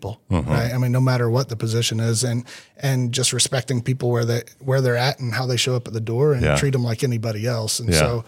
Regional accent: Greencastle, United States; But my hometown was calling, and my soon to be wife at that time was teaching first grade. Mm. And I stepped away from that position in hopes of getting an opportunity in Greencastle, where I moved back home.

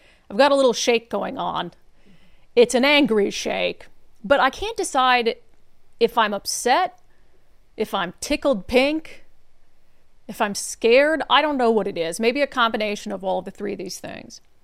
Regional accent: Midwest, United States; moved away as an adult; so Washington State is not where I'm from. I'm from the Midwest. You guys know that. But this is where I've lived my entire adult life. After college, I came here.

